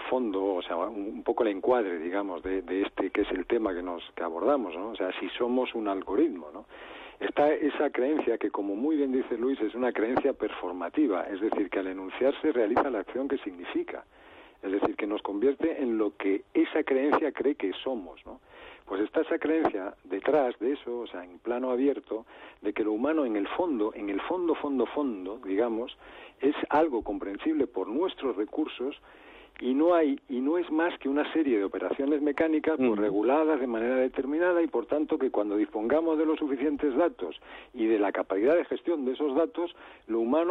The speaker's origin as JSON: {"language": "Spanish", "region": "Andalusia", "country": "Spain", "said": "Los dos somos andaluces"}